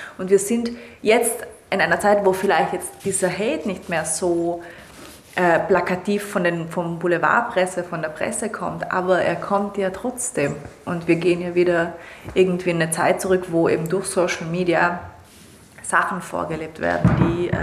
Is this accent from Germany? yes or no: no; Italy; ich bin ja in Italien groß geworden